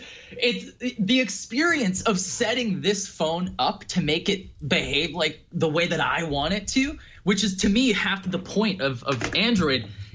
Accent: United States; I'm from Jersey in New York, and I just want to squish Ron every time I hear it.

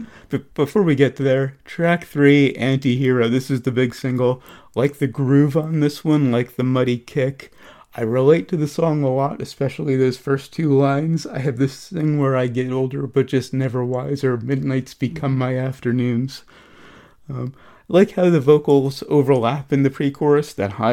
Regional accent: New Jersey, United States; I mean, I'm from Jersey. Profanity is practically the state language here.

